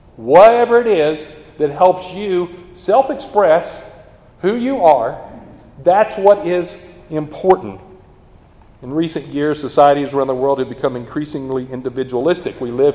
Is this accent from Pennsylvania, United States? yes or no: no; Texas, United States; or I'm a Texan, right? Good identity there, right, for us Texas folks.